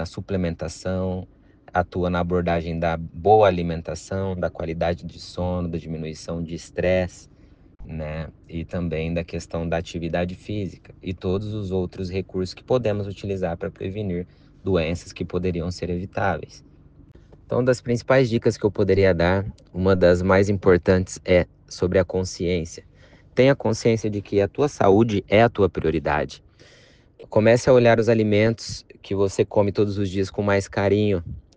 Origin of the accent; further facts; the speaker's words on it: São Paulo, Brazil; now in Santa Rosa, Brazil; sou paulista, moro aqui na cidade de Santa Rosa, já faz um ano e meio